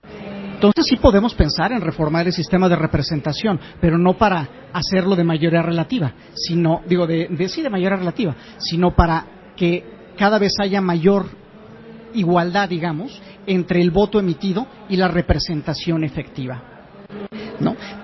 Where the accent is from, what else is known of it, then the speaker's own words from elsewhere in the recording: Mexico; como mexicanos nos encanta decir, es que la democracia mexicana es muy cara